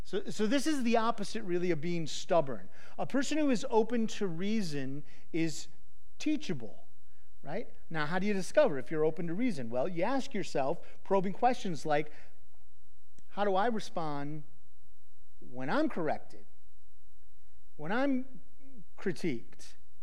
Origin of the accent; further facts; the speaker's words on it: Chicago, Illinois, United States; I'm passionate. I'm from Chicago. My extended family was loud and harsh